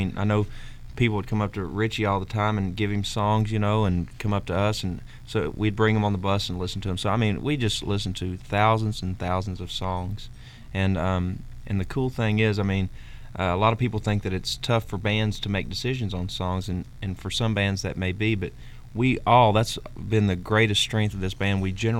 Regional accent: Texas, United States; now in Tennessee, United States; we're all from Texas, met in the great state of Tennessee

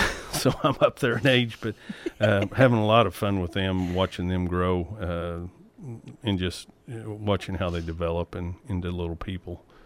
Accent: Indiana, United States; Been in Johnson County my whole life. I don't know anywhere else to be.

